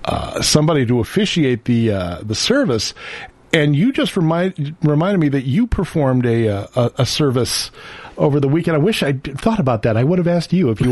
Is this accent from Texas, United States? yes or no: no; Minnesota, United States; I guess it's just the way I grew up in Minnesota and, like, you know, seeing the courtroom sketches and things.